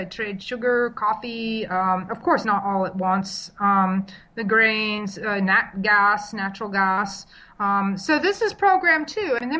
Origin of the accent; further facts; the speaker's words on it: California, United States; accent: Southern California; My accent is actually Southern California.